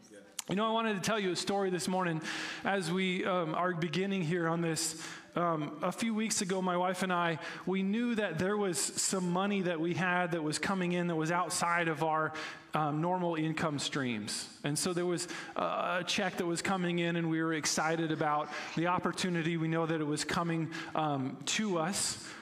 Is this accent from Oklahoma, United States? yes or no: yes; Oklahoma, United States; When I was a kid, I was growing up in Oklahoma